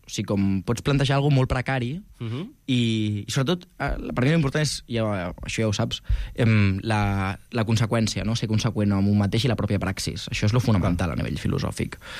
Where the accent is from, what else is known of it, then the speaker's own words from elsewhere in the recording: Castelldefels, Catalonia, Spain; Mira, jo, saps que jo soc de Castelldefels?